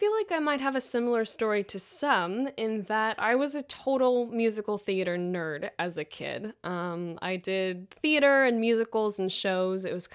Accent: Texas, United States; now in Los Angeles, United States; I could relocate to Los Angeles because I'm originally from Texas.

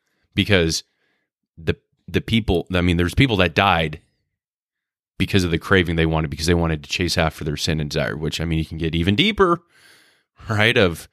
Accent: United States; which I'm American, so I don't know what a meter is.

